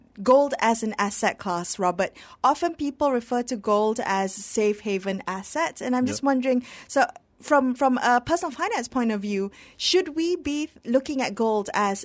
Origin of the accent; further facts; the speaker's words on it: Penang, Malaysia; I come from Penang and it's very common that you have all the gold bangles and that is a signal of wealth.